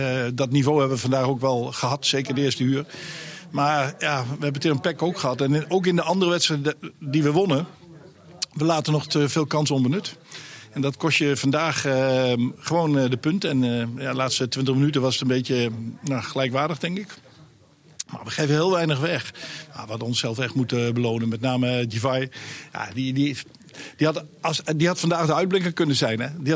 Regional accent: Overijssel, Netherlands; Ja, dus ik kom uit Overijssel, hij niet.

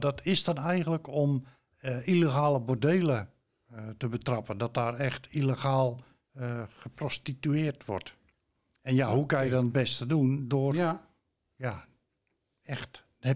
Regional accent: Rotterdam, South Holland, Netherlands; naar mijn jeugd toen ik in Rotterdam op school zat.

